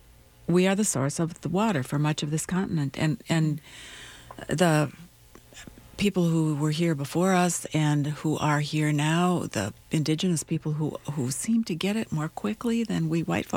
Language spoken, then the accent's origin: English; Minnesota, United States; And as a Minnesotan, been here my whole life, and mm-hmm.